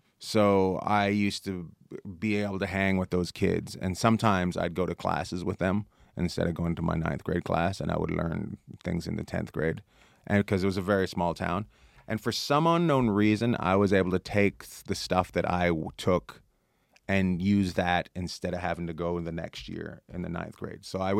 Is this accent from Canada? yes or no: yes; Terrace, British Columbia, Canada; skipped the 10th grade, and I get to see that every time I leave my hometown.